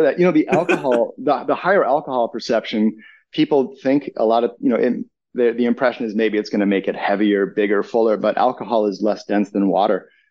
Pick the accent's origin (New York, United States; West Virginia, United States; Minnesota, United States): Minnesota, United States; I'm from Minnesota. I can use all the beach I can get.